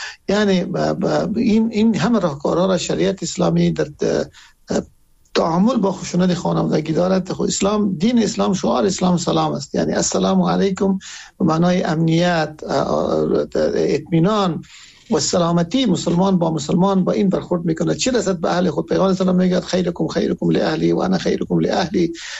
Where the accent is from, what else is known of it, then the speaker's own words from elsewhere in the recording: Afghanistan; ما همه از افغانستان هستیم